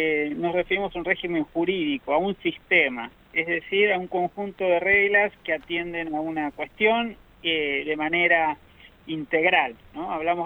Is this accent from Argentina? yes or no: yes; Buenos Aires Province, Argentina; yo soy bonaerense